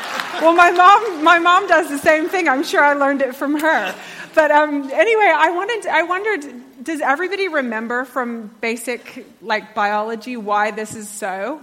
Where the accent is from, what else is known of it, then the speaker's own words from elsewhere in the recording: United States; now in Bedford, United Kingdom; I'm clearly American, and I've been living in England for almost 15 years, and the whole of that time I've been in Bedford, which I love.